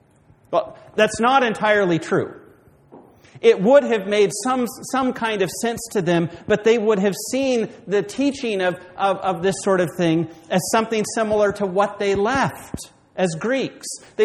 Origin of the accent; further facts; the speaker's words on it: United States; now in Canada; remember when I was moving here, I read a history of British Columbia, and it was interesting because as an American